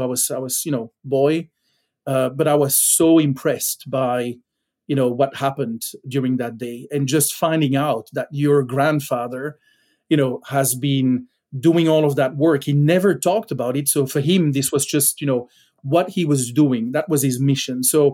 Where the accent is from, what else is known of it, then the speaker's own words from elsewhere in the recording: Belgium; English is a second language; now in United States; I grew up in Belgium, tiny small country in Western Europe.